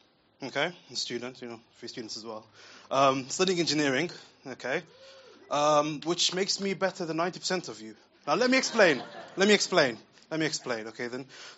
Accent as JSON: {"language": "English", "town": "Birmingham", "region": "West Midlands", "country": "United Kingdom", "said": "I'm from Birmingham, yeah."}